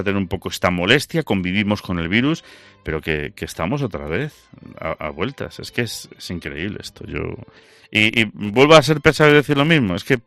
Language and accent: Spanish; Spain; como los españoles somos genial... A mí me parece que somos un país y un pueblo genial.